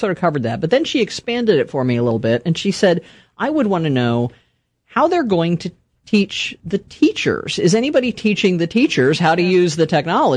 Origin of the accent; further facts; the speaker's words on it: Virginia, United States; I grew up in Southwest Virginia.